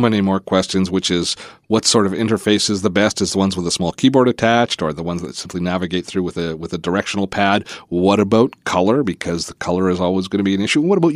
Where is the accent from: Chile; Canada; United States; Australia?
Canada; but I got the feeling that it being a Canadian, it might not be as convenient a product for me.